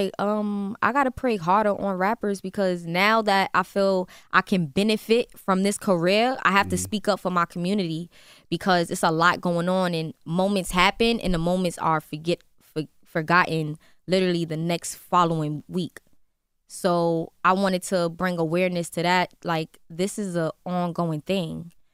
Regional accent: Brooklyn, New York, United States; but I'm from Brooklyn, so I grew around mm-hmm. their music, you know?

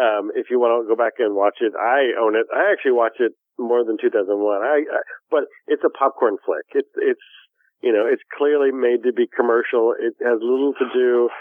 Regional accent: Alaska, United States; You and I grew up with a little different outlook on things, I think, because, you know, we were growing up in Alaska in the Cold War, you know, first strike territory.

